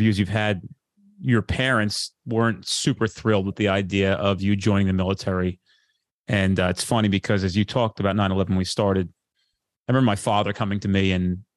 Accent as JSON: {"language": "English", "region": "New Jersey", "country": "United States", "said": "You know, I'm from New Jersey. I was a month away from joining Police Academy."}